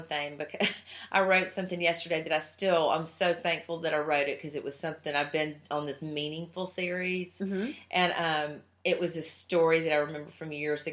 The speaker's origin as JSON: {"language": "English", "region": "the South", "country": "United States", "said": "I do mean that in the South, I'm from the South"}